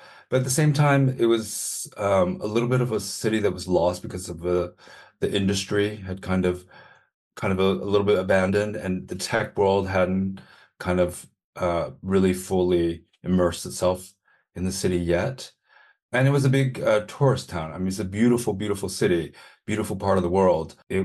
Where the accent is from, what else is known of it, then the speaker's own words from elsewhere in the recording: San Francisco, California, United States; moved away as an adult; now in New York, United States; I am originally born and raised in San Francisco from California, so very much California. I moved to the East Coast when I was 18.